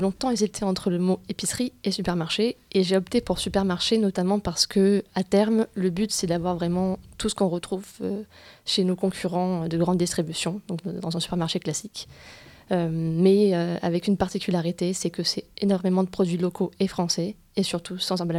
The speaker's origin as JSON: {"language": "French", "town": "Aubagne", "region": "Provence-Alpes-Côte d'Azur", "country": "France", "tie": "born there", "said": "moi je suis née à Aubagne il y a 36 ans maintenant"}